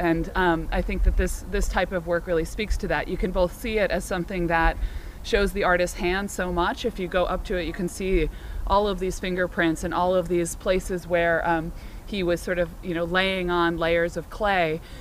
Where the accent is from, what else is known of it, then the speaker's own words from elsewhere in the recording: England, United Kingdom; now in United States; I'm from Northern England. This is crazy. You know, we live in the wild.